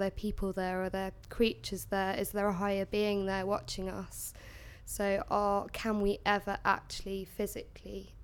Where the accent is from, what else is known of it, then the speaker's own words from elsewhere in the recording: Twickenham, London, United Kingdom; I'm 23 and I'm from Twickenham.